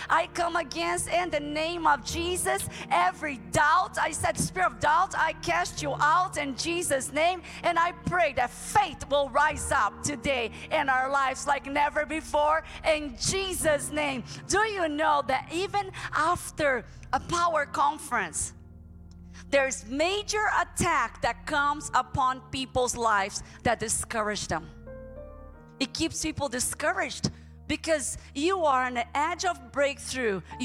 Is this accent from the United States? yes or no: no; Brazil; English is a second language; moved away; I came here to go to school. I came here to have a different life because I grew up in Brazil with nothing. It's a third world country.